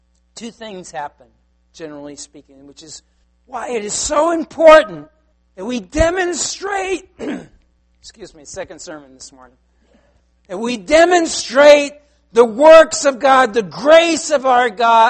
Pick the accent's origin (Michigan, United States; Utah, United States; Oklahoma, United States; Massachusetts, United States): Massachusetts, United States; Taunton; the town I grew up in Taunton